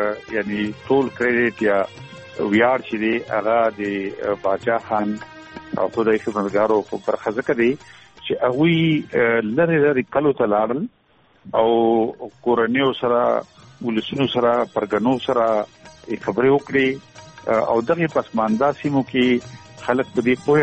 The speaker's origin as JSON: {"language": "Pashto", "town": "Khadar Khel", "region": "Khyber Pakhtunkhwa", "country": "Pakistan", "said": "زمونږ کلی د کوهاټ لاشي سر نږدې خدر خیل نوم یې کلی و"}